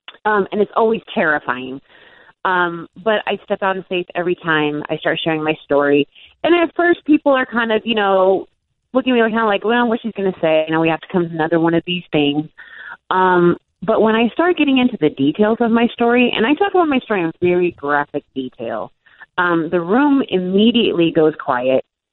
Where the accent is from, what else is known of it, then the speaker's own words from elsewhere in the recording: Oregon, United States; also born or lived in Alaska; I was born in Alaska, but then I came to Oregon as a small child, and I've mainly lived in Alaska and Oregon my entire life.